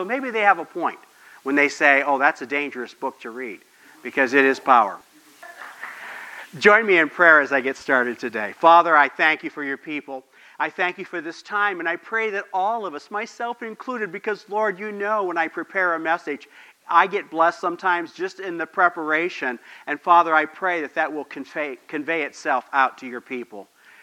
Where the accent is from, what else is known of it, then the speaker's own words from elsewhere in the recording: United States; You and I are so spoiled to be born and raised in America